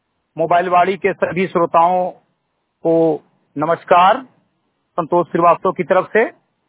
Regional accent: Simrigadhai, Uttar Pradesh, India; ग्राम सभा सिमरीगढ़ई विकास खंड मेनपुरवा जनपद बहराइच का मूल निवासी हूं

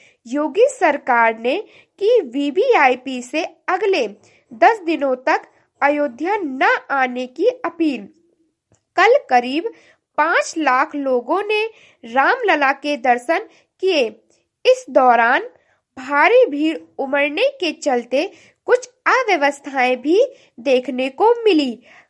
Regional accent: Uttar Pradesh, India; और मैं गोंडा जिले से हूँ।

